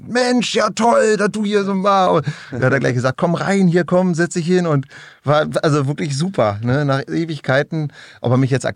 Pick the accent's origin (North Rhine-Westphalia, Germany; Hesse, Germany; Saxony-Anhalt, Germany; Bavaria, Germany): Saxony-Anhalt, Germany; Stendal; also born or lived in Frankfurt (Oder); Also gebürtig Frankfurt-Oder, und dann bin ich relativ frühzeitig nach Sachsen-Anhalt verschleppt worden, ohne mein Zutun.